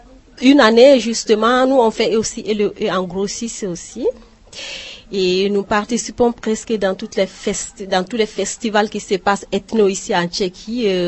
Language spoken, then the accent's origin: French; Mali; now in Prague, Czechia